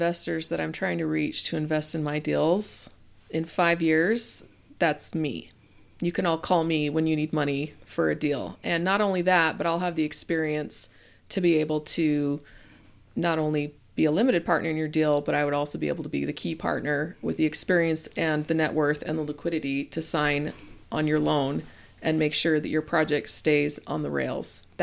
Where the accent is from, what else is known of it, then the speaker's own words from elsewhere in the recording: Washington, United States; I'm from Washington, so we say you guys to mean girls all the time.